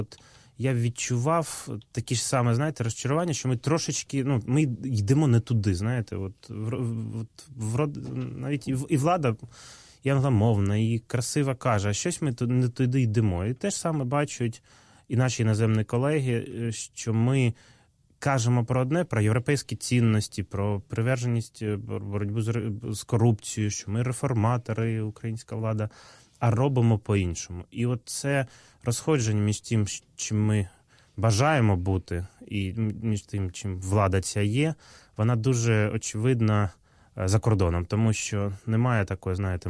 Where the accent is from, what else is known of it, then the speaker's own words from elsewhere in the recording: Donetsk Oblast, Ukraine; я з Донеччини